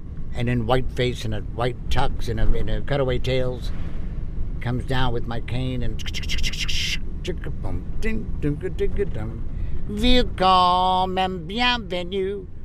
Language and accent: English; New York City, New York, United States; And I'm a New Yorker, you know.